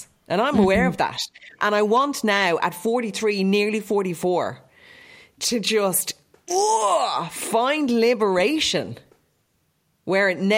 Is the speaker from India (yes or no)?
no; Ireland; now in United Kingdom; particularly over here in the UK, because I think we as Irish people, like, you're just trying to fit in.